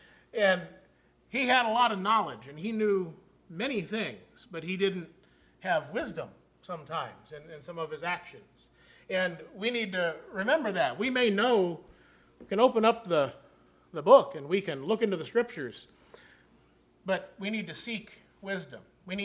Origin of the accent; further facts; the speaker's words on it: Barberton, Ohio, United States; Now, I grew up here in Barberton, just a short little ways away from this building, and grew up loving cars.